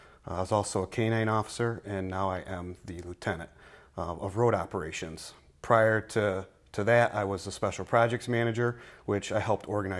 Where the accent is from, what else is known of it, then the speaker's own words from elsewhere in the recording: Dryden, New York, United States; I'm from Dryden. I'm married and have two children, 11 and 15.